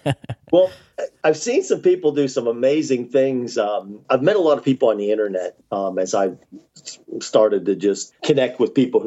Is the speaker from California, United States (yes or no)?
no; Pennsylvania, United States; Today is the latest I've ever fly fished for trout in my home state of Pennsylvania.